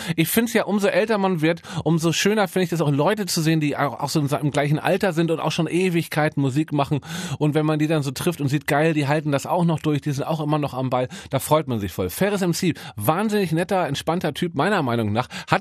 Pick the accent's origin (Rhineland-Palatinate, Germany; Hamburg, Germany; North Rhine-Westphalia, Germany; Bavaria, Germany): Hamburg, Germany; born there; Ich bin in Eimsbüttel geboren